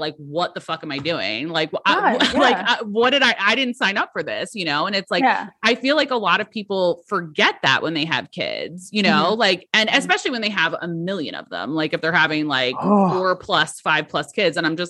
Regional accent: New Jersey, United States; I'm from New Jersey originally.

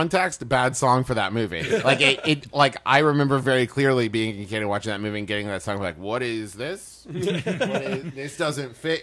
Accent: West Virginia, United States; growing up in West Virginia, I looked at them like, yeah, like, bite me.

